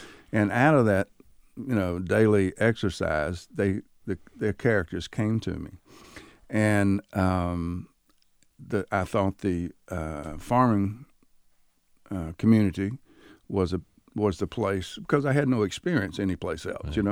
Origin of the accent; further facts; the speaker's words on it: Durham, North Carolina, United States; Well, I grew up in Few Gardens